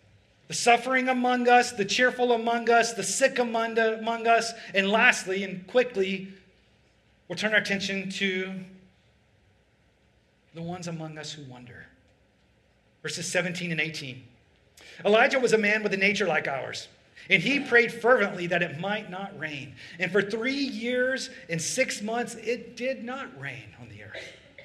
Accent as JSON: {"language": "English", "region": "Alabama", "country": "United States", "tie": "born or raised there", "said": "I grew up in Alabama, and there was a theme park in Atlanta called Six Flags."}